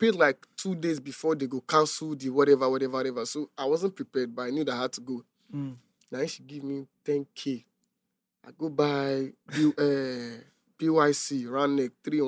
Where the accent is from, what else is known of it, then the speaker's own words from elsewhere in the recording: Ketu, Lagos, Nigeria; My environment, I grew up in Ketu, but I wasn't like a Ketu child.